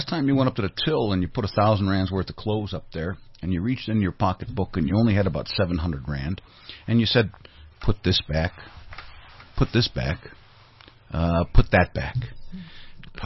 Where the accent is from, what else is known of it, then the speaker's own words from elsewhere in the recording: Chicago, Illinois, United States; And I come from Illinois right now, which is broke, and Chicago specifically.